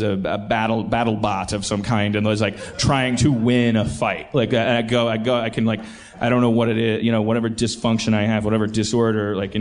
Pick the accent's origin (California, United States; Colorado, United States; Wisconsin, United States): Wisconsin, United States; Milwaukee; accent: Milwaukee; Would you hear my little Milwaukee accent? Most of the time, Pittsburgh's bringing it out of me.